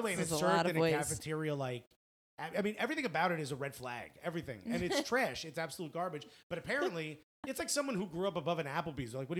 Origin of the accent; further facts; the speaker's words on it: Newark, New Jersey, United States; I'm a kid from Newark.